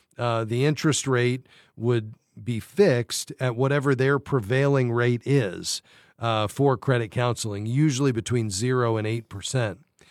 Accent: Fort Lauderdale, Florida, United States; Fort Lauderdale, Florida is where we're headed next. My hometown.

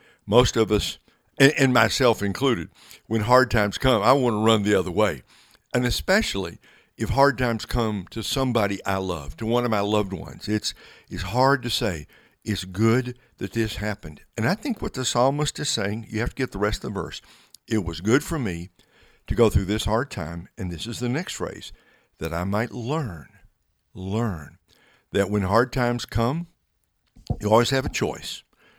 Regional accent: Russellville, United States; My hometown. How are things in Russellville?

